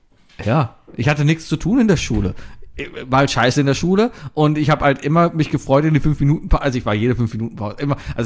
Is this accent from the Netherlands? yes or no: yes; Netherlands; Ja, ich komme irgendwo aus Astel. Aus Ostel in den Niederland.